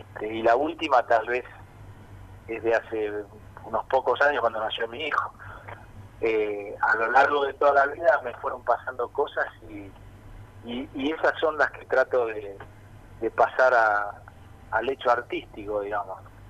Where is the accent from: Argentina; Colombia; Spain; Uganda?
Argentina; Paraná, Entre Ríos; como todo el mundo sabe, yo soy de Paraná